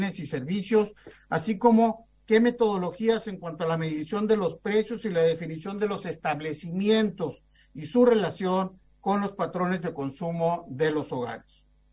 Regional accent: Mexico; now in Santiago, Chile; ahora sí, como mexicano, desearles la mejor de las suertes

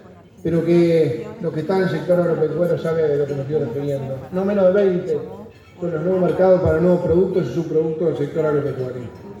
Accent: Uruguay; nos llena de orgullo como uruguayos

